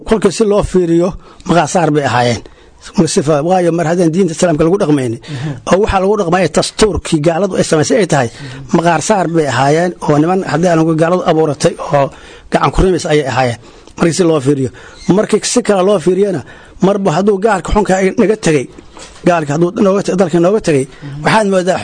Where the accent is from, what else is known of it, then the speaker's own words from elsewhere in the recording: Balad Xaawo, Gedo, Somalia; balad Xaawo ma jirin mana jirin xitaa kii xornimo ma qaadanin kolka aan waan ahay 83 sano jira 83 sano markii 2020 laga gooyay balad Xaawo warkeed ma jirin marka aagaas aan ku dhashay